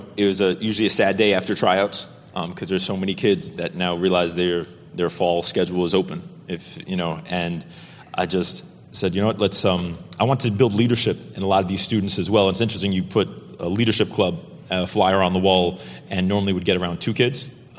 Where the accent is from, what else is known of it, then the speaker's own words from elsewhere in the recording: Union City, United States; Grew up just up on the hill, Union City, and was a privileged to be able to play basketball starting in high school